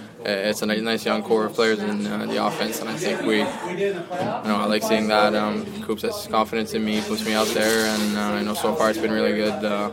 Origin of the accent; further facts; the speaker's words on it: Canada; I'm from Canada, so it made it even more special.